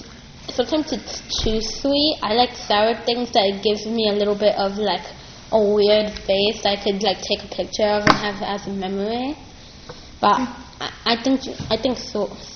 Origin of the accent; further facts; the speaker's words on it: New York, United States; now in Schenectady, United States; Cause my entire life I was raised in New York, and when I was like 3, we moved up here, and I was like, wait, where are we? Why am I here? And, I've always grown up in New York.